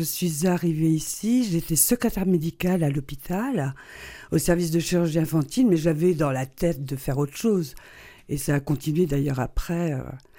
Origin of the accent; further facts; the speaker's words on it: Brest, Brittany, France; je vais quand même dire deux secondes un mot de Brest, parce que c'est ma ville natale dont je suis fière.